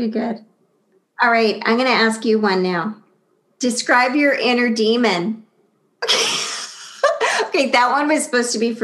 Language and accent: English; Saint John, New Brunswick, Canada; I grew up in St. John, New Brunswick, and I've had some pretty fucking good seafood.